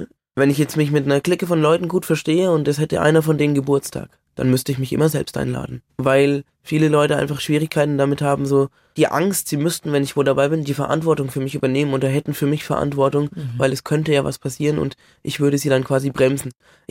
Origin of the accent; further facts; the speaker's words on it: Bamberg, Bavaria, Germany; bin in meine Heimatstadt Bamberg an die Universität